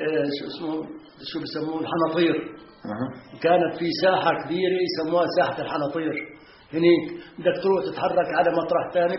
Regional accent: Haifa, Haifa District, Israel; now in Damascus, Syria; كل شوارعها كل هلا في عندنا بحيفا سوق

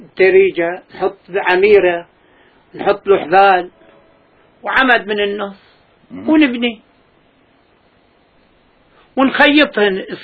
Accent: Palestine; moved away; من يوم طلعنا من فلسطين كل واحد غدي ببلد. انا كنت شاب ايامها ما كنت اتعانى بهالشيء، بعد صار لي 60 عام الشغله هاي.

